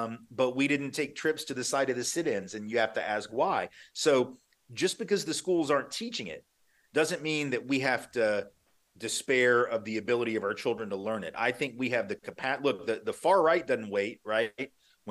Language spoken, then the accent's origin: English; Nashville, Tennessee, United States; I grew up in Nashville, which is arguably one of the three or four most important cities in the civil rights struggle.